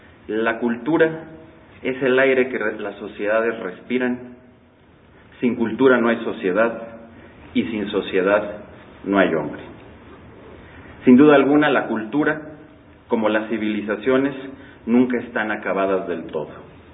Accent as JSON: {"language": "Spanish", "country": "Mexico", "said": "lo que queremos formar como mexicanos"}